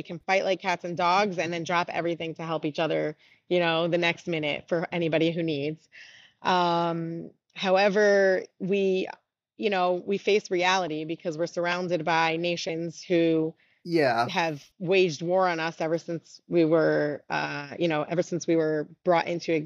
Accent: New Jersey, United States; But I grew up in New Jersey in a Jewish Orthodox family, Orthodox community. Went to a Jewish day school, and Israel was just always part of the conversation

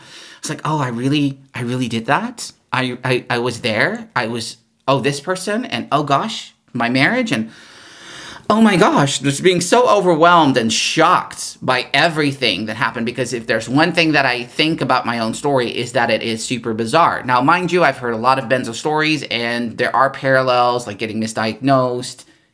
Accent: Netherlands; first language Dutch; English is a second language; It's also easier to write in my native tongue. It's also, from a cultural aspect, different as a Dutchie.

